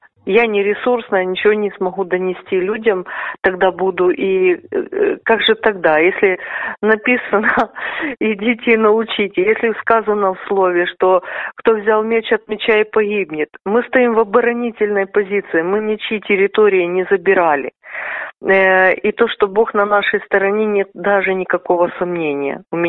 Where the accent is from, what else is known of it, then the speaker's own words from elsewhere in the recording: Odesa Oblast, Ukraine; Я живу в Одессе почти 12 лет. Я из области. Из Одесской области.